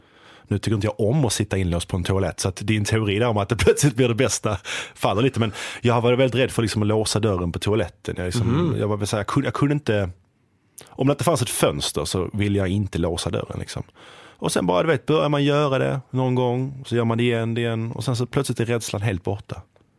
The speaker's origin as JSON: {"language": "Swedish", "town": "Malmö", "region": "Skåne", "country": "Sweden", "said": "Och även i Malmö där jag kommer ifrån liksom."}